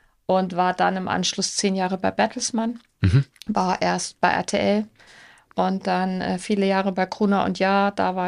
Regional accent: Munich, Bavaria, Germany; Ich bin aufgewachsen in München und habe dann da auch studiert. Ich komme aus einer naturwissenschaftlichen Familie durch und durch

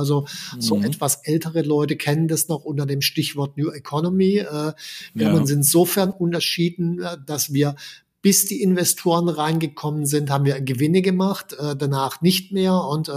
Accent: Baden-Württemberg, Germany; Ursprünglich komme ich aus der Nähe von Stuttgart und bin aufgewachsen, ganz normal, Schule, Abi

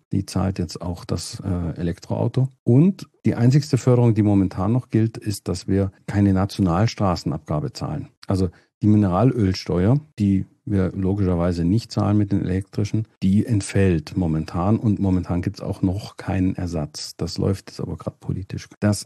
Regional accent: Germany; now in Switzerland; Ich sage dann immer, ich komme ja ursprünglich aus Deutschland, also auf andere Seite der Grenze ganz nah.

